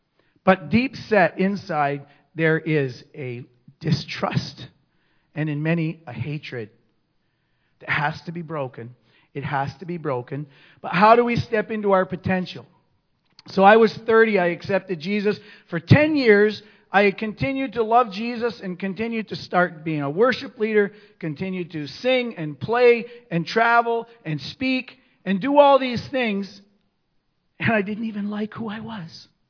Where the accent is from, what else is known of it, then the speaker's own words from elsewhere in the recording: Akwesasne, New York, United States; I'm half Scottish and I hated my Scottish heritage because I grew up in a community of dark-skinned people in Akwesasne. Akwesasne is upstate New York. It's a Mohawk community